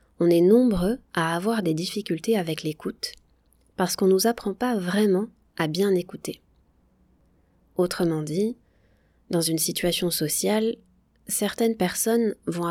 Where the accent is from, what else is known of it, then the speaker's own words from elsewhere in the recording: Nouvelle-Aquitaine, France; born there; Je suis française. Pour situer un peu d'où je viens en France, je suis née dans une région qui s'appelle le Pays Basque. Le Pays Basque s'est situé au sud-ouest de la France, juste à côté de l'Espagne.